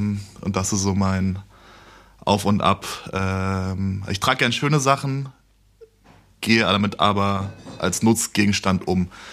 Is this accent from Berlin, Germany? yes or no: no; Munich, Bavaria, Germany; now in Cologne, Germany; Ich komme aus München ursprünglich. Ich bin eigentlich nur für 2 Wochen nach Köln gekommen. Und aus 2 Wochen sind jetzt fast 13 Jahre